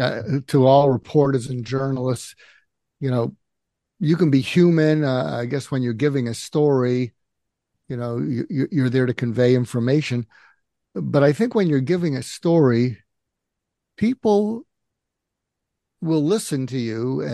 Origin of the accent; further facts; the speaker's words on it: Boston, Massachusetts, United States; I grew up in Boston and I was in the 11th grade when John F. Kennedy was assassinated.